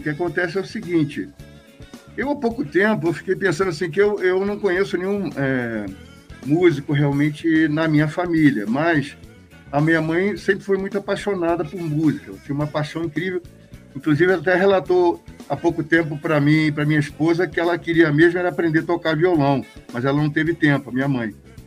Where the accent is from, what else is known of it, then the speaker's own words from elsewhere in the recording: São Gonçalo, Rio de Janeiro, Brazil; born there; o meu pai veio de João Pessoa, do Nordeste, conheceu minha mãe, Santa Teresa, que veio de Aracaju, se casaram e foram morar lá em São Gonçalo. Então, o primeiro filho dele, no caso eu, nasci no Pita lá.